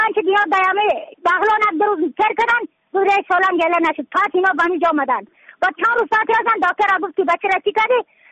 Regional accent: Badakhshan, Afghanistan; از بدخشان هستم، مرکز بدخشان،

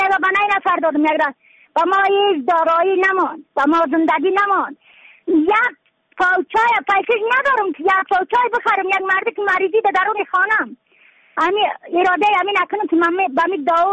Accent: Badakhshan, Afghanistan; از بدخشان هستم، مرکز بدخشان ولسوالی اکل پایان.

